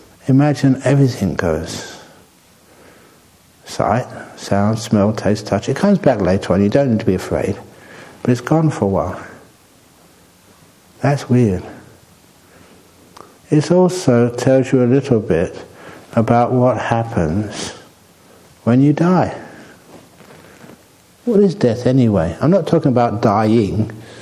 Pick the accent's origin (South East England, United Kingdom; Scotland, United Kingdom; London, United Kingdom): London, United Kingdom; born there; I was born in London.